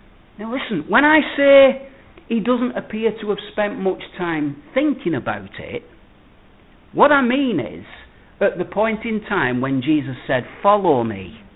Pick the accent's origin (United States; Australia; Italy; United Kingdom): United Kingdom; England; As English people, we would resent that greatly.